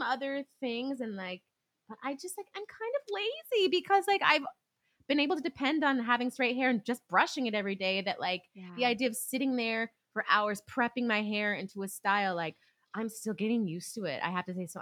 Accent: California, United States; I'm from California and like, you know, we have that desert heat, honey, from Nevada.

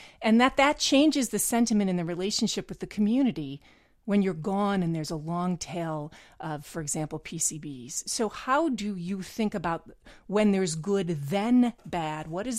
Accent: Midwest, United States; Jeff, I grew up in the Midwest

